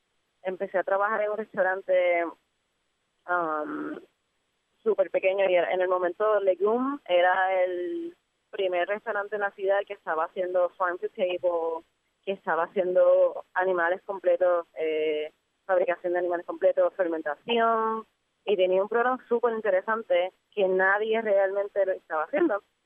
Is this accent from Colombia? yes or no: no; San Juan, Puerto Rico; moved away as an adult; now in Pittsburgh, United States; Pues tengo familia en Caguas. Y pasé la mayoría de mi crianza en Ocean Park, en la calle Cacique, en Ocean Park. Y de ahí, a los 20 años, me mudé a Pittsburgh. So, ya llevo en Pittsburgh 11 años y medio.